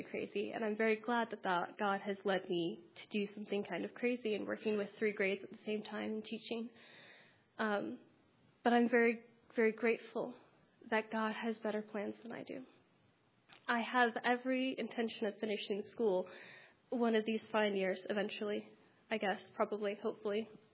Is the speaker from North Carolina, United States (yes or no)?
yes; Gastonia, North Carolina, United States; I'm from Gastonia, North Carolina.